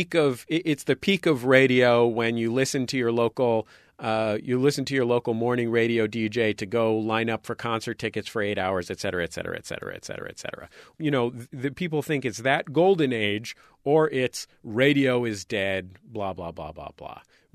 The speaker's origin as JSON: {"language": "English", "town": "San Francisco", "region": "California", "country": "United States", "tie": "born or raised there", "lives_now": "Los Angeles, United States", "said": "You know, I live here in Los Angeles. And I grew up in San Francisco."}